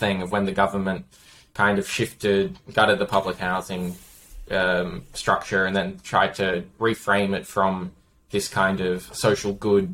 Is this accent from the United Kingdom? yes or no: no; Sunshine Coast, Queensland, Australia; I'm from the Sunshine Coast originally. which was constantly growing massively.